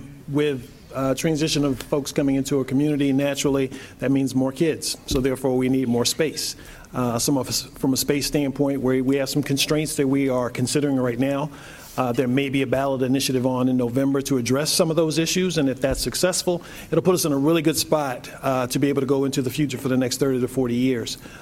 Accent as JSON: {"language": "English", "town": "Colonial Beach", "region": "Virginia", "country": "United States", "tie": "born or raised there", "also_born_or_lived": "Cleveland", "moved": "as an adult", "lives_now": "Reynoldsburg, United States", "said": "I'm originally from Colonial Beach, Virginia. That's where I grew up"}